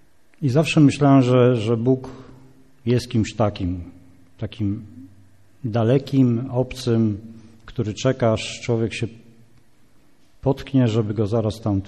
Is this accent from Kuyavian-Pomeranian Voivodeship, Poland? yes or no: yes; Wąbrzeźno, Kuyavian-Pomeranian Voivodeship, Poland; Pochodzę z mojego miasteczka w województwie byłym toruńskim, Wąbrzeźno.